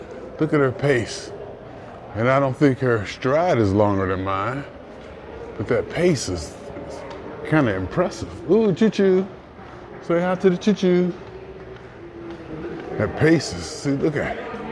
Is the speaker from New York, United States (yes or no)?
no; Youngstown, Ohio, United States; now in Boardman, United States; You see, I grew up in Youngstown, and it's... But come out here, I love it out here.